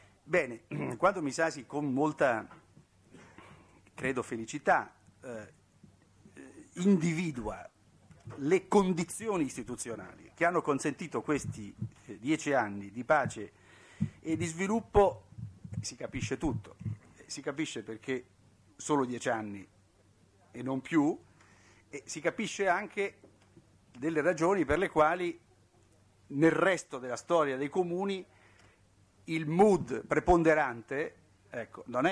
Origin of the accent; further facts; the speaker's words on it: Umbria, Italy; quindi personalmente come umbro lo ringrazio molto, ecco.